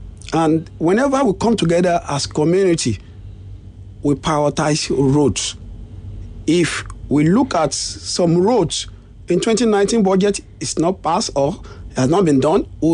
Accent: Shomolu, Lagos, Nigeria; we grew up together in Shomolu.

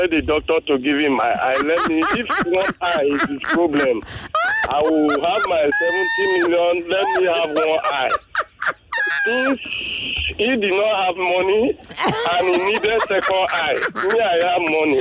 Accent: Cross River, Nigeria; I'm from Atevolu Cross River State.

